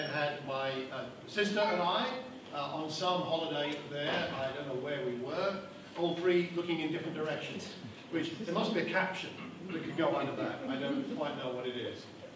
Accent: Luton, East of England, United Kingdom; born there; I was born in Luton 58 years ago.

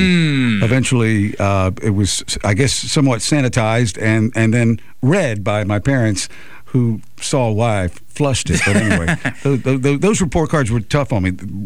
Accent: New Jersey, United States; also born or lived in Columbus, Georgia; But anyway, moved here from Columbus, Georgia, been in radio, went to the University of Georgia. I grew up actually in New Jersey.

